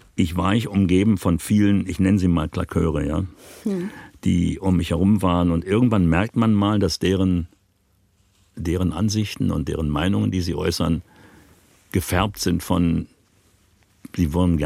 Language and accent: German; Berlin, Germany; ich komme ja gebürtig aus Berlin und habe 1965 als 13-jähriger Junge